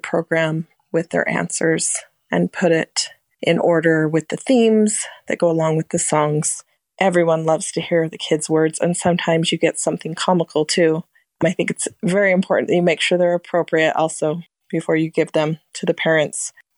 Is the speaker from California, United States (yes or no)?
no; Riverton, Utah, United States; I'm from Riverton, Utah.